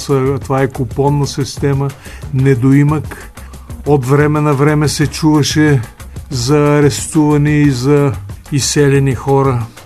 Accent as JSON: {"language": "Bulgarian", "town": "Sofia", "region": "Sofia City", "country": "Bulgaria", "tie": "born or raised there", "said": "И харесвам София като град. Даже не бих го заменил за никой друг град в света, защото в края на краища това е родния ми град с всичките ми роднини, които са тук"}